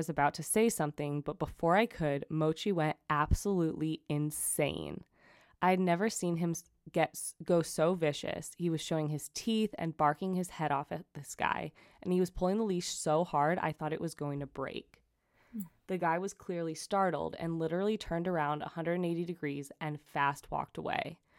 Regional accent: New York City, New York, United States; now in Germany; So I live in Germany right now. I'm from New York City, but my boyfriend is German

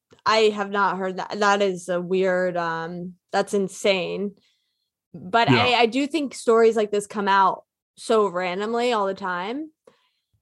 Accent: Virginia, United States; Yeah, I grew up in Virginia, and my friends were very Christian, and I just have FOMO.

